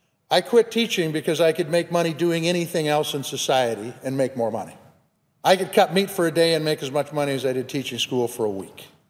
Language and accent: English; Big Sandy, Montana, United States; My school system in my hometown of Big Sandy has about 175 kids, and that is not an exception for Montana.